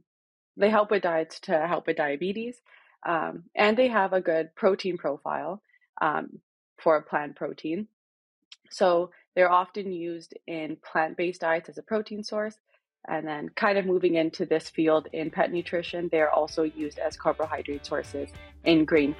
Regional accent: Brampton, Ontario, Canada; I grew up in Brampton, Ontario, which is 40 minutes away from the University of Guelph.

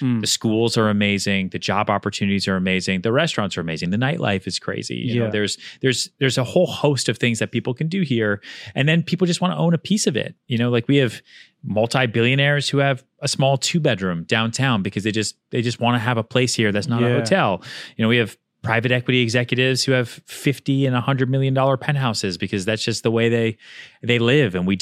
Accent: Topsfield, Massachusetts, United States; moved away as an adult; Yeah, so I grew up in Topsfield on the North Shore.

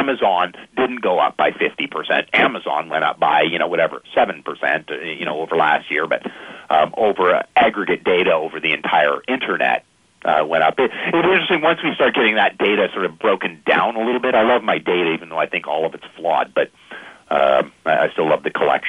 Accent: Canada; I'm Canadian. I know about Thanksgiving and American Thanksgiving.

